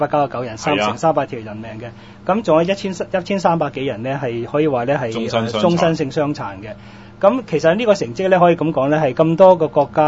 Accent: Hong Kong; 我哋作為香港人

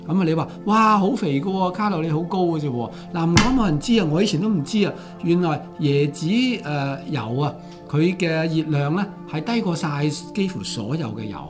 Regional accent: China; 好適合我哋中國人咧

